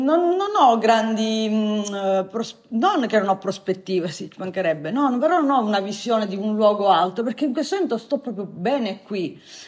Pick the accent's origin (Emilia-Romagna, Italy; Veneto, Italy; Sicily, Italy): Sicily, Italy; Catania; Io sono di Catania, però ero andata a Palermo.